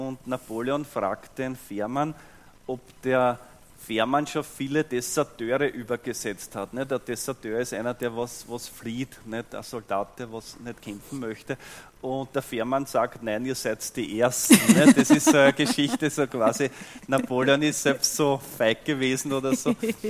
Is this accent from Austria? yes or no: yes; Lower Austria, Austria; ich komme aus der Gegend von Weinviertel und bin in einem Dorf aufgewachsen.